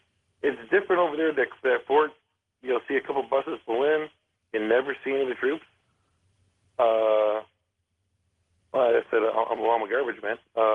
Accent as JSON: {"language": "English", "town": "Joliet", "region": "Illinois", "country": "United States", "said": "Like, I'm from the Joliet area originally"}